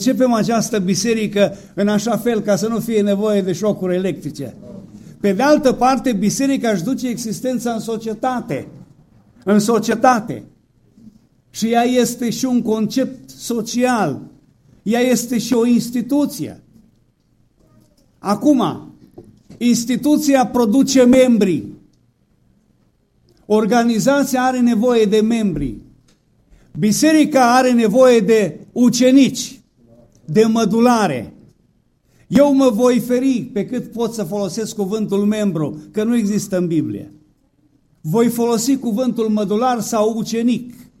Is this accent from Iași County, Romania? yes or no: no; Moldova Nouă, Caraș-Severin, Romania; born there; M-am născut în Banatul de Sud, în zona Moldova Nouă, și acolo, pe o zonă de 50 de kilometri pătrați cel puțin, este o arie multietnică.